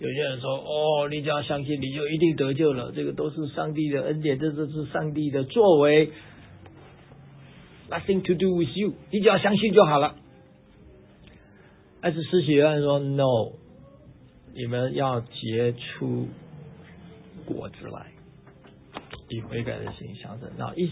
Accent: China; 你知道我们中国人有人讲话是很负面的，对不对？

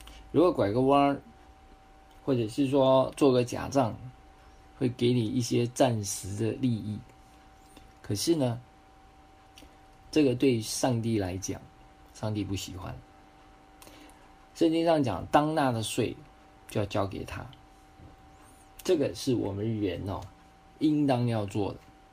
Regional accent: China; 我们中国人最会玩这一套了哈。

